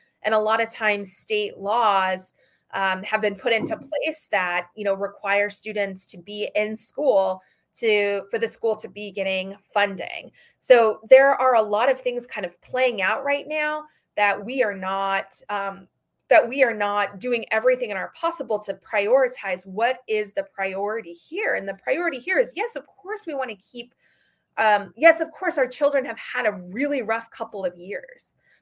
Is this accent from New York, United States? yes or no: no; Arizona, United States; I grew up in Arizona, so that was a really interesting place to grow up because we were one of the last states to ratify MLK's birthday as a holiday